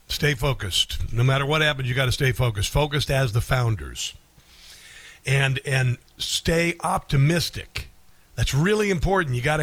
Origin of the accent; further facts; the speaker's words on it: Iowa, United States; Well, I'm a boy from Iowa